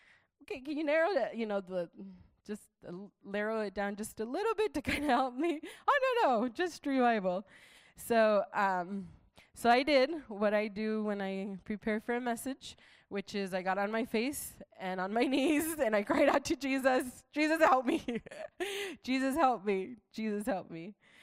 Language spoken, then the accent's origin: English; Arizona, United States; Lord, I'm, you know, 23 years old. I'm from Arizona.